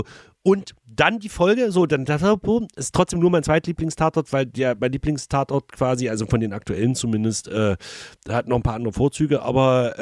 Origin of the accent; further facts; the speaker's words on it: Magdeburg, Saxony-Anhalt, Germany; Ich habe natürlich als Magdeburger, habe ich direkt in Magdeburg